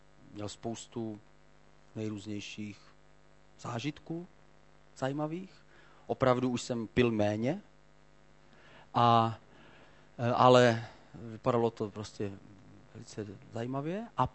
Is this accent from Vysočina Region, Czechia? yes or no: no; Olomouc Region, Czechia; protože já jsem z Hané, že?